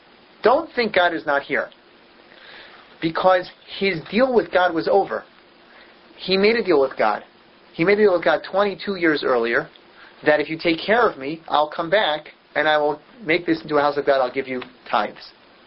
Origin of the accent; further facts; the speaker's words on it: Philadelphia, Pennsylvania, United States; I grew up in Philadelphia.